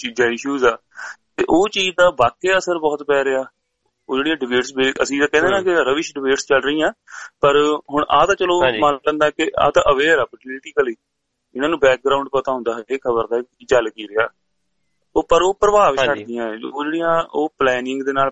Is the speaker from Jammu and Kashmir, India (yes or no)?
no; Punjab, India; ਚਲੋ ਅਸੀਂ ਪੰਜਾਬੀ ਹਾਂ, ਪੰਜਾਬੀ ਇੱਕੋ ਕੌਮ ਦੀ ਗੱਲ ਕਰ ਲਈਏ